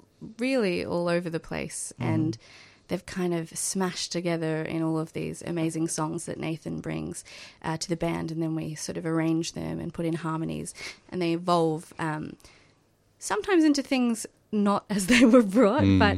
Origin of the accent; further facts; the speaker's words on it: Creswick, Victoria, Australia; We grew up in Creswick, actually, so we were all in the brass bands back there.